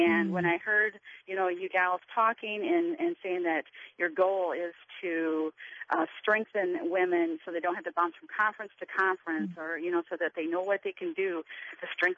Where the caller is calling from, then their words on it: South Dakota, United States; I am calling from T, South Dakota. It's a little suburb of Sioux Falls, South Dakota.